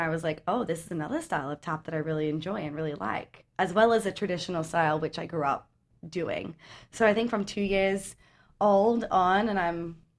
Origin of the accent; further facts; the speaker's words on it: Gold Coast, Queensland, Australia; The Gold Coast, which is an hour and a half south.